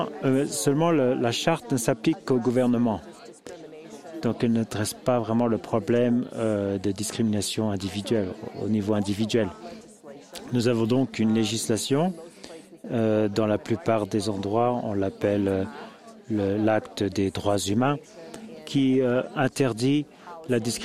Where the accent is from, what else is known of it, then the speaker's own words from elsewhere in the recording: Ontario, Canada; Je suis de l'Ontario, qui est la capitale du Canada.